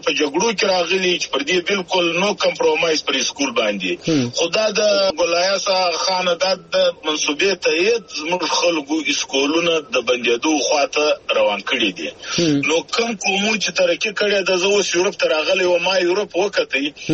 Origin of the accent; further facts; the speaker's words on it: Zhob, Balochistan, Pakistan; زه د ژوب یم د ژوب